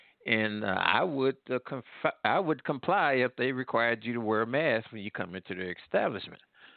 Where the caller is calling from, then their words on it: Midwest, United States; I'm calling from the Midwest, and sometime I'm in the South.